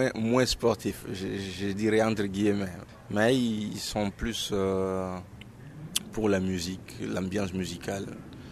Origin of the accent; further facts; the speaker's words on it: DR Congo; now in Montreal, Canada; Je suis du Congo, de la République démocratique du Congo.